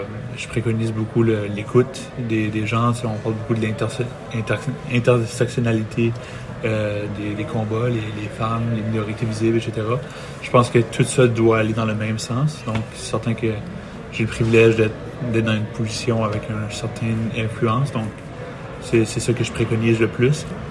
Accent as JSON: {"language": "French", "country": "Canada", "said": "aussi en tant qu'Acadien"}